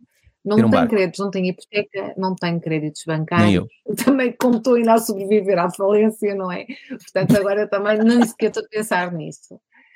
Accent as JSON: {"language": "Portuguese", "country": "Portugal", "moved": "yes", "said": "Olha, no meu tempo de Headhunter, eu saí de Portugal há 20 anos, 23 anos, com algumas recaídas de amigos, namorado, não sei o quê, e vou voltar."}